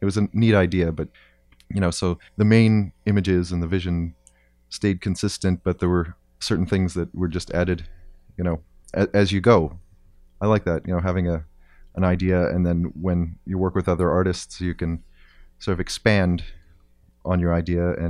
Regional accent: Timmins, Ontario, Canada; also born or lived in Sudbury; now in Hamilton, Canada; I grew up in Timmins, Ontario, South Porcupine, actually, which is like a small mining town just outside of Timmins. And then spent the better part, and I do mean the better part of my 20s in Sudbury, and I still go back every season or so.

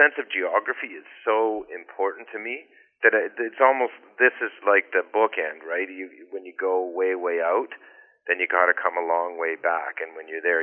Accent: Ontario, Canada; I grew up driving boats on Georgian Bay, and then I went and, did some kind of seaman stuff out in British Columbia as part of a program there

